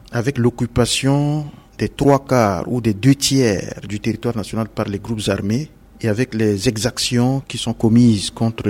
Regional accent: Central African Republic; je suis centrafricain

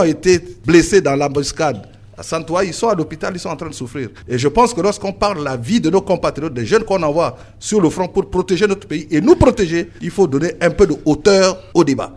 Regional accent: Central African Republic; Moi, je n'ai que la nationalité centrafricaine.

